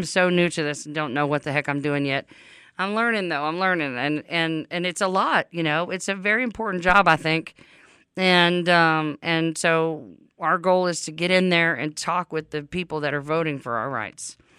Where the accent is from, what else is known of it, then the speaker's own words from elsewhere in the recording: Louisiana, United States; I was just looking at the new they're just now in Louisiana, my home state.